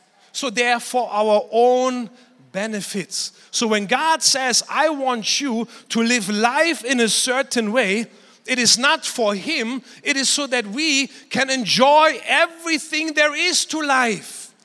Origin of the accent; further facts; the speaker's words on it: Germany; I remember growing up in Germany.